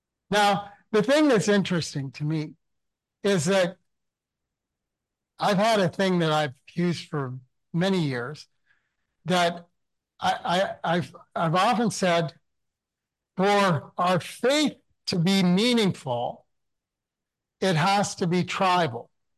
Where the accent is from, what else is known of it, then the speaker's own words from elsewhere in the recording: Ontario, Canada; I grew up in Southern Ontario, and we'd visit churches that had a mixed German-English service.